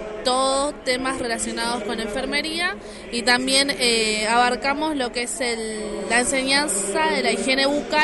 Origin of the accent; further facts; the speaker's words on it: La Matanza, Buenos Aires Province, Argentina; Somos del partido de La Matanza